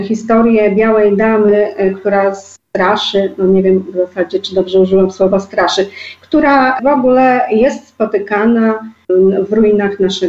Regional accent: Bychawa, Lublin Voivodeship, Poland; Rogalca. To jest taka jak gdyby dzielnica Bychawy. Tam się urodziłam, tam spędziłam dzieciństwo.

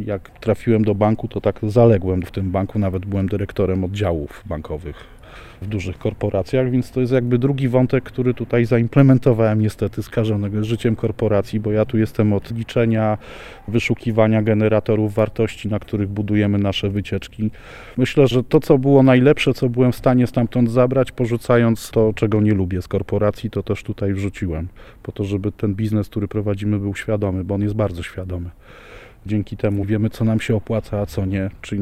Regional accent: Kraków, Lesser Poland, Poland; also born or lived in Warsaw; pochodzę z Krakowa, mieszkałem w Warszawie i gdzieś tam wskutek moich jakichś życiowych zmian bardzo poważnych pojawiłem się w tej okolicy.

